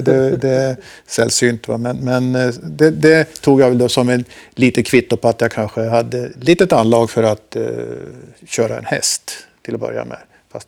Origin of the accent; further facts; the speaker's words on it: Forsa, Gävleborg County, Sweden; Jag kommer från en liten by i Hälsingland som heter Forsa.